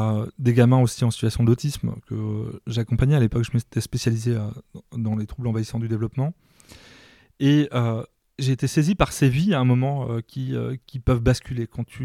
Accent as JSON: {"language": "French", "region": "Pays de la Loire", "country": "France", "said": "Je viens de la Mayenne."}